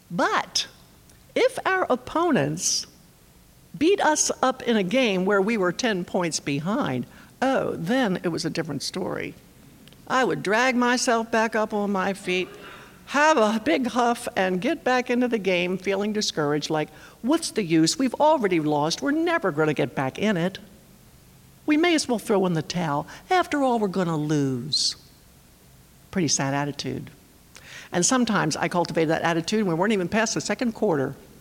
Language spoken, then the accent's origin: English; Baltimore, Maryland, United States; I grew up in Baltimore, Maryland, just a stone's throw from Washington, D.C.